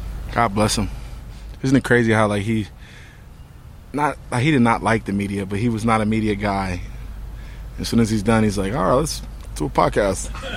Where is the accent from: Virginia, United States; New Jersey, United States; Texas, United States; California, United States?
New Jersey, United States; But I'm from Jersey, so my family's there, so I feel cool.